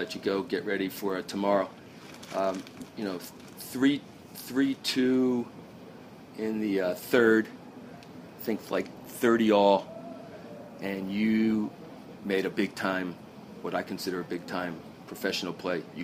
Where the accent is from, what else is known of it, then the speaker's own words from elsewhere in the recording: Baltimore, Maryland, United States; I'd like to acknowledge my hometown, also 1300 in Baltimore.